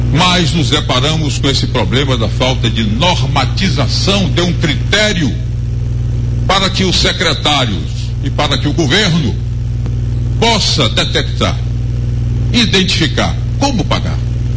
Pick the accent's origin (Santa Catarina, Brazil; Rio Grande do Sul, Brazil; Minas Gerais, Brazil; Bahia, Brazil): Bahia, Brazil; Vitória da Conquista; Muito obrigado à minha terra, muito obrigado Conquista.